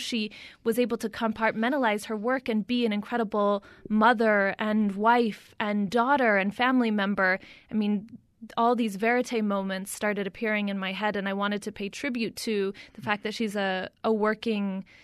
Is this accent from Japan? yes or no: no; Salt Lake City, Utah, United States; I grew up here in Salt Lake, coming from an interfaith family, part Jewish, part Christian, and never belonging to the predominant faith.